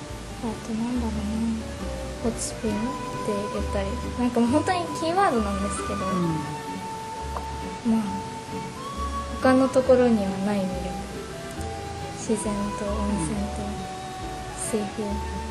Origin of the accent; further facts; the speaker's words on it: Atami, Shizuoka, Japan; now in Tokyo, Japan; 私も東京の大学に通ってて、え、どこ出身なのって言われて熱海だよって言うと